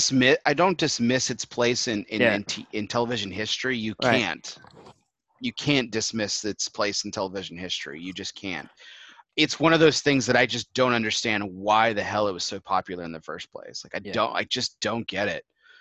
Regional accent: Texas, United States; I'm Texan, and I'm not Jewis

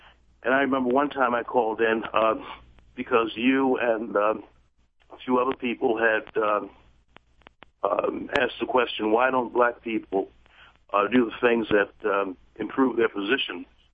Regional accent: Baltimore, Maryland, United States; I don't tell the person who answers the phone that I'm from Baltimore

